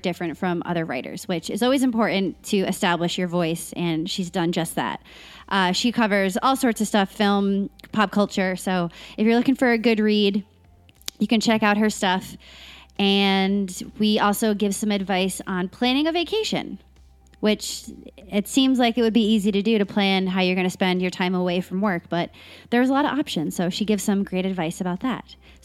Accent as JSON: {"language": "English", "region": "East Coast", "country": "United States", "tie": "born or raised there", "said": "Yeah, I grew up on the East Coast, so I'm familiar with what this time of year can bring weather-wise."}